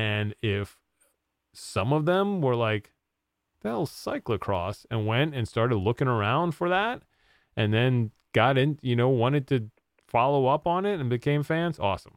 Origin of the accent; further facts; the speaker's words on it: Iowa, United States; Look, I grew up in Iowa and moving to Virginia after living in Iowa, the amount of people that asked me about potatoes was, you know, I couldn't even count.